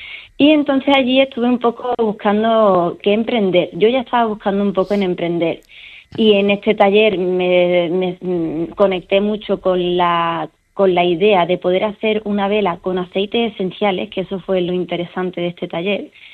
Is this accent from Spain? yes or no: yes; Canary Islands, Spain; Yo soy medio alemana y medio andaluza, y yo llegué a los 12 años a Lanzarote.